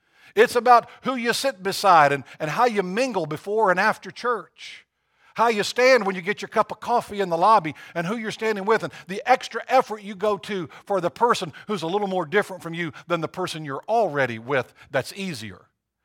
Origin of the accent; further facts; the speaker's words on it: Jamaica; accent: Jamaican; I'm viewed as a black person until they hear my Jamaican accent. I know that sets me apart in some ways.